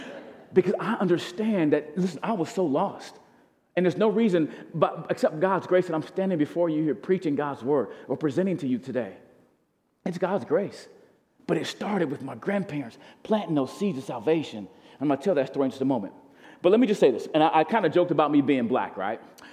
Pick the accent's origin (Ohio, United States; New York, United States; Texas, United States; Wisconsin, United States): Wisconsin, United States; Milwaukee; also born or lived in St. Louis; now in Redding, United States; I grew up in Milwaukee, Wisconsin. I keep mentioning. In 2009, I moved to St. Louis, Missouri, to work with Child Evangelism Fellowship. And then in 2001, St. Louis, 2009, I moved to Redding, California, where I currently live.